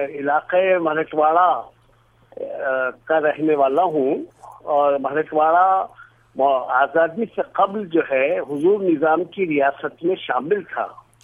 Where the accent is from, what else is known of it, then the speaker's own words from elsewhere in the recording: Nanded, Maharashtra, India; also born or lived in Aurangabad; میری پیدائش اورنگ آباد میں 1948 میں ہوئی اور میری تعلیم پوری یعنی تقریباً پہلی جماعت سے بی اے تک میری تعلیم یہاں ناندیڑ ضلع میں ہوئی جو اورنگ آباد کا ایک ضلع ہے.